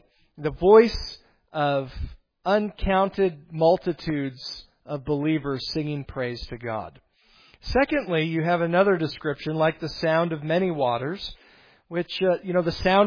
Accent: Montana, United States; just because we're from Montana and you don't hear the ocean.

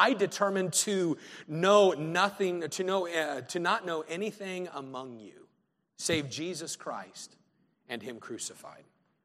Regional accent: Greeley, Colorado, United States; we grew up in Greeley, Colorado, farming town.

